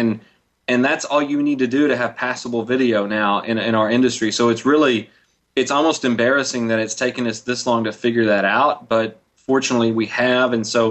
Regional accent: Memphis, Tennessee, United States; also born or lived in Mississippi; I grew up around Memphis. Memphis has always been home. So even since I was living in Mississippi

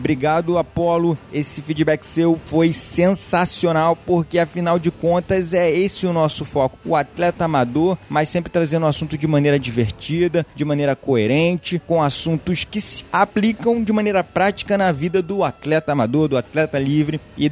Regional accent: Rio de Janeiro, Brazil; accent: carioca; Eu não vou prometer que eu vou conseguir tirar esse meu sotaque carioca, porque aquilo, nascido e criado aqui no Rio

